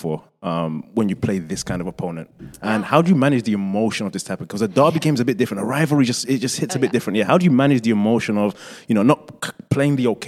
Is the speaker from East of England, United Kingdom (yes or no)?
no; London, United Kingdom; also born or lived in Ohio; now in Seattle, United States; I'm from London, but I spent 2 years in Ohio for college.